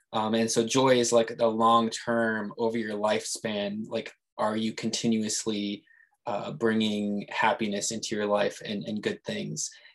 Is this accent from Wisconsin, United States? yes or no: yes; Wisconsin, United States; I grew up in the Door Peninsula in Wisconsin.